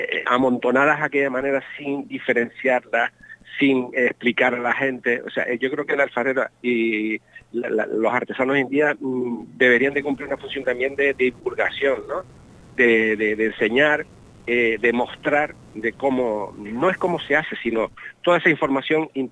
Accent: Canary Islands, Spain; also born or lived in Tenerife; now in Fuerteventura, Spain; Bueno, yo en primer lugar me considero isleño, canario, ¿no? O sea, porque claro, he estado viviendo, nací en Tenerife, me crié en Gran Canaria, estoy viviendo en El Hierro, pues llevo desde el año 80 en Fuerteventura y soy un enamorado de las islas

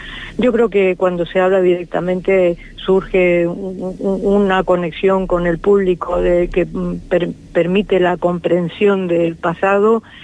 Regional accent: Tenerife, Canary Islands, Spain; en cada una, yo soy de Tenerife y hay una cultura del agua diferente

